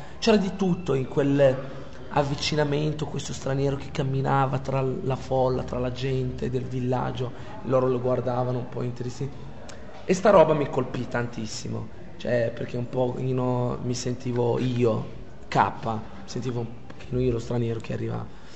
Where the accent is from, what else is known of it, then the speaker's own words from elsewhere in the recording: Casablanca, Casablanca-Settat, Morocco; Italian is a second language; moved away as an adult; now in Italy; ho 30 anni, vengo dal Marocco, di Casablanca. Niente, sono arrivato in Italia nell'estate del 2010, ad agosto, per studiare.